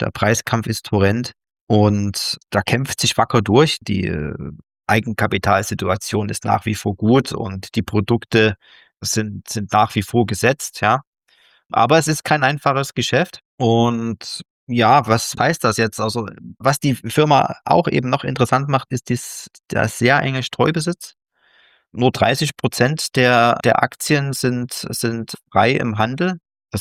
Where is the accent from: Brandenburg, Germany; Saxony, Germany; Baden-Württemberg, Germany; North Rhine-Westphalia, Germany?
Saxony, Germany; Dresden; ich wollte gerade nochmal auf diese Familienstruktur eingehen, da ja der Gründer auch aus meiner Heimat kommt, aus Dresden.